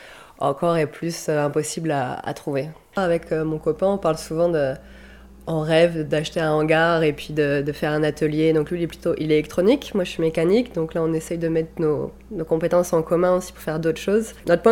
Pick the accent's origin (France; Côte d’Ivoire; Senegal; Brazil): France; moved away as an adult; now in Canada; je suis française au Québec depuis 2 ans. Je suis arrivée en tant qu'ingénieure mécanique et pour travailler.